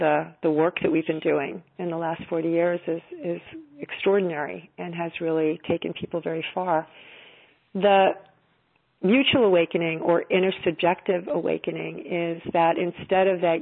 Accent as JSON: {"language": "English", "region": "New York", "country": "United States", "said": "I'm from New York, and, you know, I even though I live mostly in California at this point, you know, I consider it my homeland."}